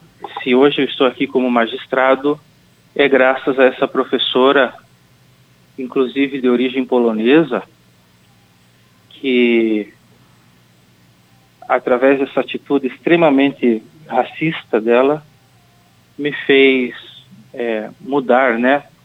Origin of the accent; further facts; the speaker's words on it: Curitiba, Paraná, Brazil; você já anunciou, eu sou natural de Curitiba e eu sou um juiz negro